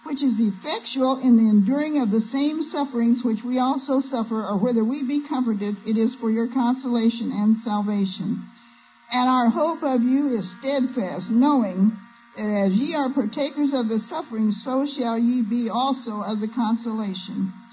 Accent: Illinois, United States; also born or lived in Missouri; now in California, United States; Now, I love Southern California. I grew up in Illinois and Northern Missouri, and I didn't like the weather there

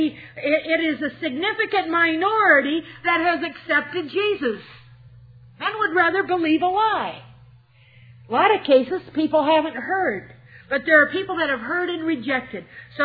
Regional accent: Iowa, United States; Good Thunder, small town too, just like I grew up in Iowa.

